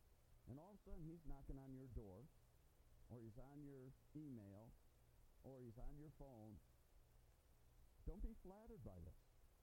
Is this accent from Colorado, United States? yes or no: no; Detroit, Michigan, United States; I grew up in Detroit in the asphalt jungle.